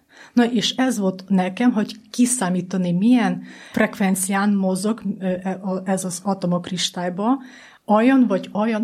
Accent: Zakarpattia Oblast, Ukraine; now in Hungary; hogy mi Kárpátaljából jöttünk, Ukrajnából jöttünk

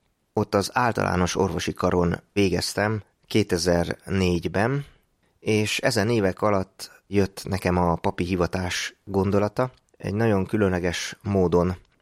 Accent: Budapest, Hungary; Káposztásmenyeren nőttem föl

